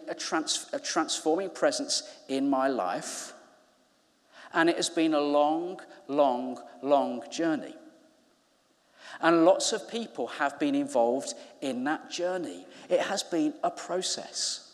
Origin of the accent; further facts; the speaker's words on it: Birmingham, West Midlands, United Kingdom; accent: Brummy; And you hear all these Brummy voices, because I'm from Birmingham.